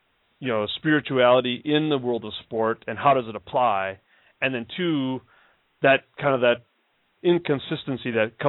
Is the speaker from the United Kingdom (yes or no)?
no; Minnesota, United States; this is not the concept of family that I was thinking of when I grew up in Minnesota.